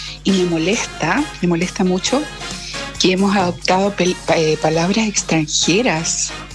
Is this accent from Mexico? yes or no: no; Chile; Yo hablo inglés, no hablo, o sea, hablo un 80% inglés, pero me carga, somos chilenos.